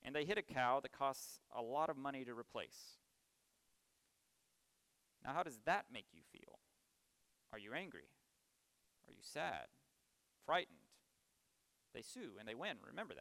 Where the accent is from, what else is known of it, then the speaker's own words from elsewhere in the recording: Texas, United States; I'm from Texas. Try saying Waxahachie when you see it.